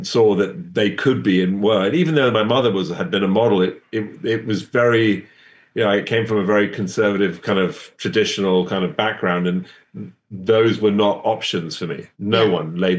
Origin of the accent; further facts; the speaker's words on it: London, United Kingdom; now in United States; I'm from the UK. I'm from London. I've been here for 27 years. So, right. I'm an American citizen. I've got two American kids and I married a girl from Alabama. So I'm at this point about as American as it can be outside of the accent.